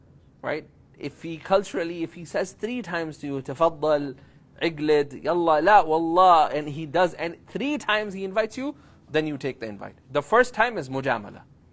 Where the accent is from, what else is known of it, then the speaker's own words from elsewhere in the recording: Canada; I would just enter. I'm like Canadian. I'm like, yalla, let's go.